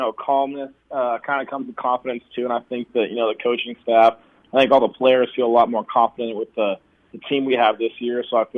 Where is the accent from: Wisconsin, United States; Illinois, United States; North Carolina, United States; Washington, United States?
Washington, United States; So I'm super excited because I'm from Washington, and so I've got a lot of friends and close family members coming out